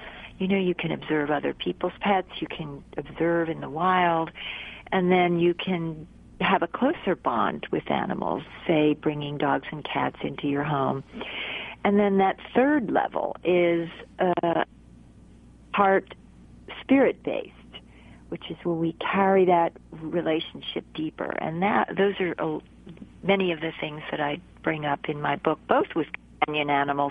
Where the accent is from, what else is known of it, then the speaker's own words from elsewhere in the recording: New Jersey, United States; ever since I was a young girl, I was connected to animals out in you know, the neighborhood where I grew up in New Jersey.